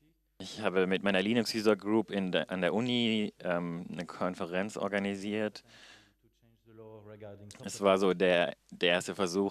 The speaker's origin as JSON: {"language": "German", "town": "Brussels", "region": "Brussels-Capital Region", "country": "Belgium", "second_language": "German", "said": "ich bin aus Brüssel, Belgien."}